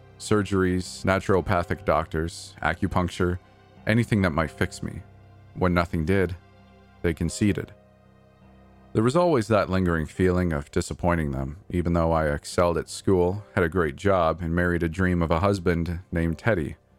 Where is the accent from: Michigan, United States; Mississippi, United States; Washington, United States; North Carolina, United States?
Washington, United States; who was based near my hometown on the outskirts of Seattle.